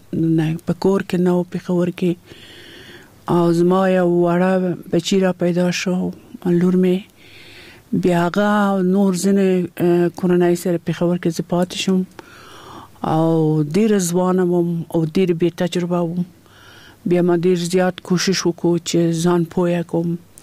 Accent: Kabul, Afghanistan; زه د کابل یم او په کابل ښار کې پیدا شوم او دم دلته په کابل کې ما سبق ویل ده.

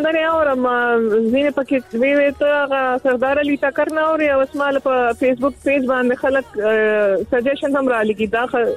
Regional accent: Khyber Pakhtunkhwa, Pakistan; زه پښتانه یم

